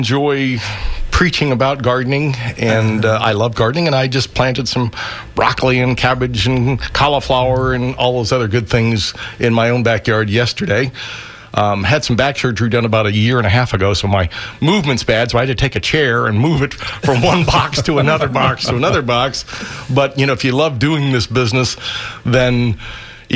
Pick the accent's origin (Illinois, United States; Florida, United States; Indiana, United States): Florida, United States; St. Petersburg; born there; I was born in St. Petersburg at Mountain Park, and so the rest of my life I've been in horticulture.